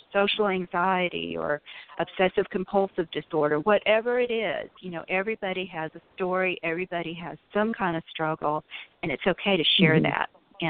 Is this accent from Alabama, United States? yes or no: yes; Alabama, United States; accent: Southern; also born or lived in California; I said, well, I have a Southern accent, but I'm originally from California, but I eat grits, and, you know, I've grown up in Alabama.